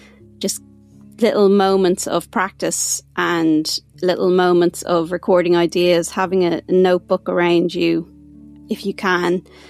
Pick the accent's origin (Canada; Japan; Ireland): Ireland; I'm an Irish, well, Dublin-based composer and musician.